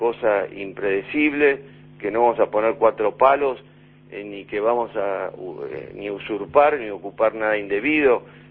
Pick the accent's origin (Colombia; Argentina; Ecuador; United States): Argentina; yo soy argentino, o sea, no soy uruguayo, o sea, que estoy hablando un poco como extranjero, pero en mi país es un poco así.